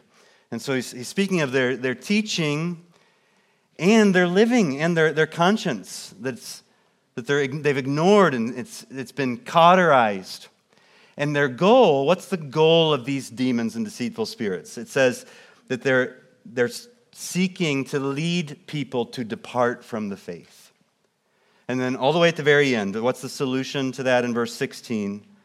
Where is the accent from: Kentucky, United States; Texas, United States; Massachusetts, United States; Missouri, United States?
Missouri, United States; Kansas City; of you know that I grew up in Kansas City, Missouri